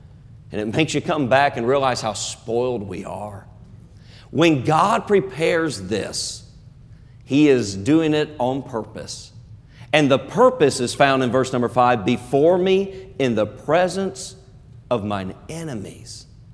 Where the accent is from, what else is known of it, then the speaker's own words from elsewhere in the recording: North Carolina, United States; I'm from North Carolina.